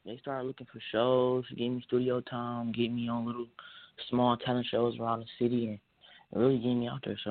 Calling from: Detroit, Michigan, United States; I'm calling from Detroit, at home in Detroit, not going outside, staying away from everybody.

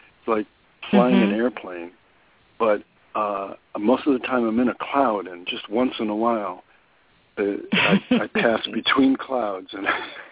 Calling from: New York City, New York, United States; From New York City.

